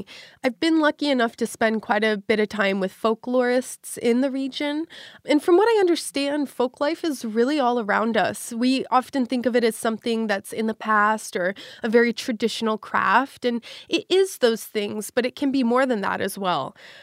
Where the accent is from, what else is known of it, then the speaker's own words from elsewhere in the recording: Pinedale, Wyoming, United States; Well, I was raised in Pinedale, Wyoming. It's a town with a population of less than 2,000 people, and it's at the base of the Rocky Mountains.